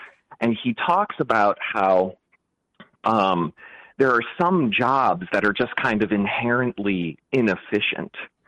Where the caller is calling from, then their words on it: Brooklyn, New York, United States; I'm in Brooklyn.